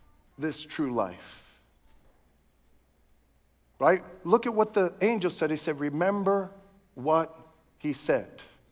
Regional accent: Brooklyn, New York, United States; I grew up in Brooklyn, and we used to have a saying, you know, you can't kid a kidder.

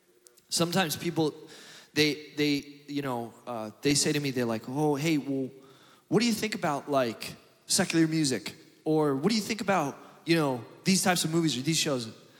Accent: the South, United States; It's only if you're from the South, maybe you heard that, okay? So I grew up in the South.

